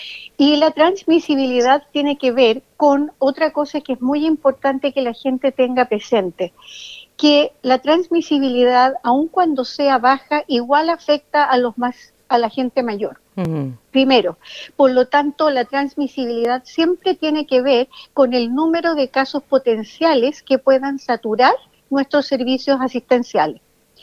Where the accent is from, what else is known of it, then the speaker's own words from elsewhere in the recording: Chile; solamente te podría contar de Chile, que es de donde yo vengo.